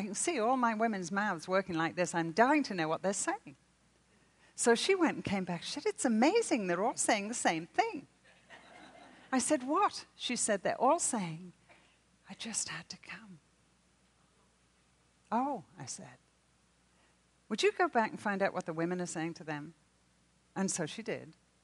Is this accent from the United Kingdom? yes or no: yes; England, United Kingdom; now in United States; When we came from England, I had no idea. No training, no culture. I thought there was no difference in American and English.